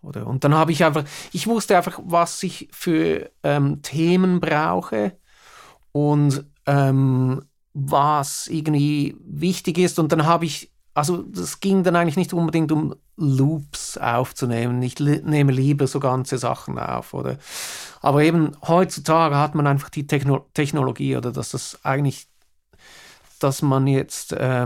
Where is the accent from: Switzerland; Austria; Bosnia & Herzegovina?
Switzerland; born there; German is a second language; now in England; Ich lebe schon seit 33 Jahren in England, und ich bin zwar in der Schweiz geboren, aber so Schweizerdeutsch, das geht noch, aber Hochdeutsch finde ich jetzt gar nicht so einfach